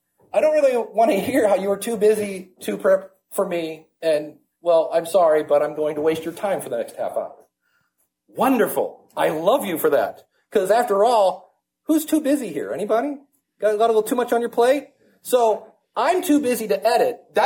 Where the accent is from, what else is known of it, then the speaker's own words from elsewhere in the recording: Cleveland, Ohio, United States; I'm from Cleveland. You may have heard LeBron James is back in town.